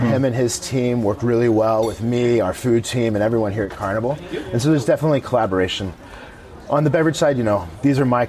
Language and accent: English; Houston, Texas, United States; whether it's in my hometown of Houston, Texas, or Manhattan, or small town America.